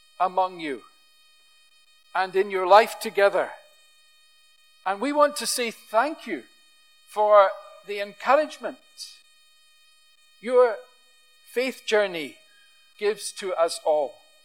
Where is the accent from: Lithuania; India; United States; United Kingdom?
United Kingdom; Airdrie, Scotland; I hail from Airdrie, and I remember noticing as a child that there was a bus you could catch from Glasgow to Airdrie